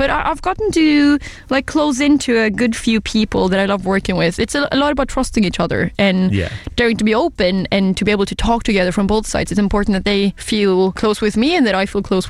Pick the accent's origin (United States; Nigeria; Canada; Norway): Norway; Ålesund, Møre og Romsdal; We wrote it in Ocean Town Recordings in Ålesund in Norway, my hometown.